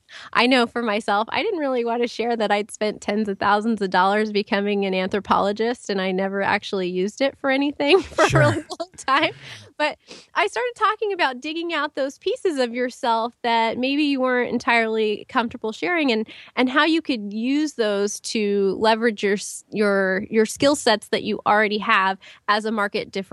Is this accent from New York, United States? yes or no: no; California, United States; moved away as an adult; now in Northern Virginia, United States; When I finished my master's degree was when I moved from California, where I was born and raised and went to college, to Northern Virginia.